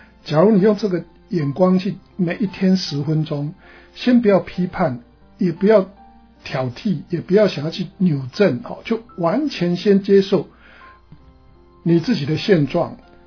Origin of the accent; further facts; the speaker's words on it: China; 就好像我们中国人在写文章，我们会谈起承转合